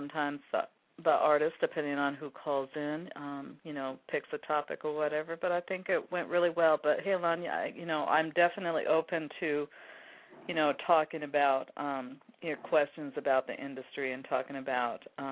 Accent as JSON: {"language": "English", "region": "West Coast", "country": "United States", "accent": "West Coast", "said": "That was my West Coast accent, huh?"}